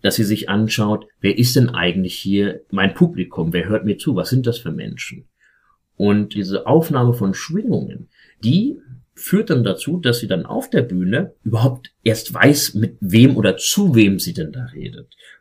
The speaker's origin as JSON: {"language": "German", "country": "Germany", "tie": "born or raised there", "said": "Also ich bin selber in der DDR noch ein bisschen aufgewachsen bis zur dritten Klasse"}